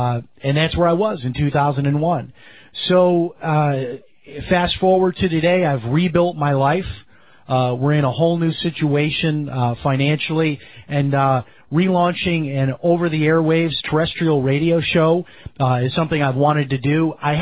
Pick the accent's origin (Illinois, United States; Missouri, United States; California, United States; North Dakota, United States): Illinois, United States; Chicago; In fact, it was my inspiration growing up in Chicago when I would go into the kitchen in the middle of the night